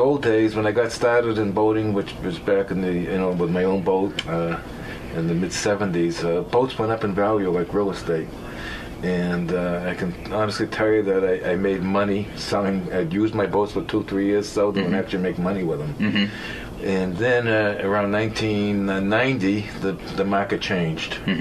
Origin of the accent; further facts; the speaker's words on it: Quincy, Massachusetts, United States; born there; now in Hull, United States; I was born in Quincy. Yeah. I've basically stayed on the South Shore. I live in Hull now on the beach.